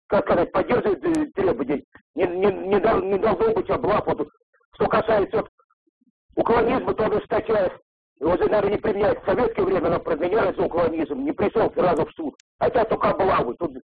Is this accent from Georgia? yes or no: no; Lyubertsy, Moscow Oblast, Russia; Я из Люберец.